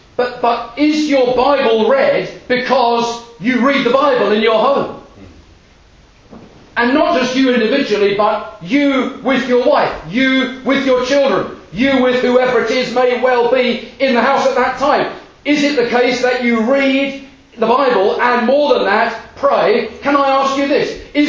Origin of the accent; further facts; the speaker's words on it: London, United Kingdom; In the assembly in which I was brought up in South London